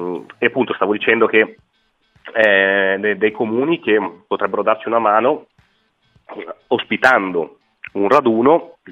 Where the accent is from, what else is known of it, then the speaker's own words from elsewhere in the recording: Crema, Lombardy, Italy; io sono di Crema nella zona